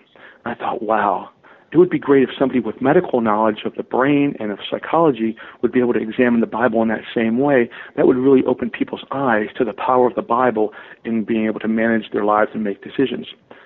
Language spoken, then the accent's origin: English; Pittsburgh, Pennsylvania, United States; born there; You know, I was born in the Pittsburgh area. My parents were very young when they got married and very young in the faith. I got baptized as a Russian Orthodox, and then we grew up in Baptist church for the most part.